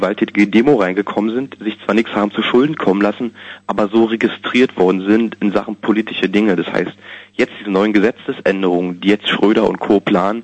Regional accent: East Germany, Germany; Also ich bin halt in der DDR groß geworden

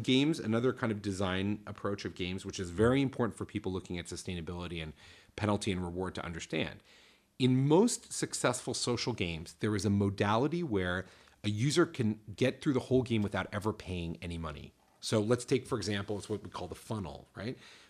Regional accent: Toronto, Ontario, Canada; I grew up in Toronto and I lived there.

